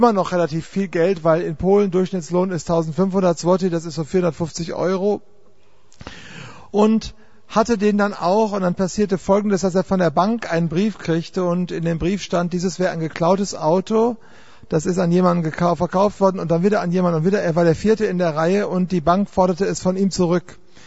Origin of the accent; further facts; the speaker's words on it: Duisburg, North Rhine-Westphalia, Germany; Ich komme aus Duisburg.